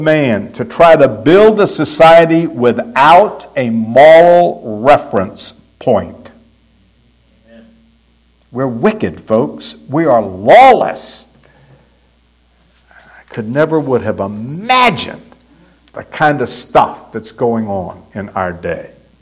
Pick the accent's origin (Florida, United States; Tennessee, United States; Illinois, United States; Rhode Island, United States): Florida, United States; Pensacola; As you've heard me say many times, I grew up in Pensacola, Florida.